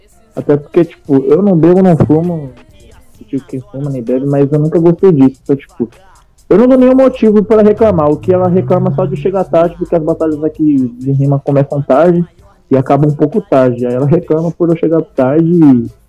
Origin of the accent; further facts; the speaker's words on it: Santos, São Paulo, Brazil; born there; Eu nasci em Santos e também não torço pro